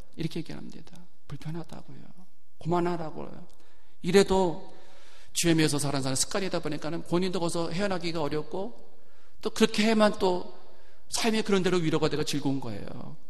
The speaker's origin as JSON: {"language": "Korean", "country": "South Korea", "tie": "born or raised there", "said": "저는 그 한국에서 어린 시절을 보냈을 때 술 취하시는 분들을 좀 많이 봤어요."}